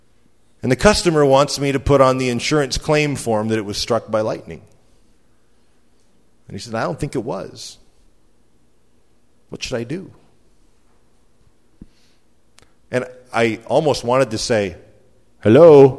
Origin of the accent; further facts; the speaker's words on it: Canada; I'm Canadian.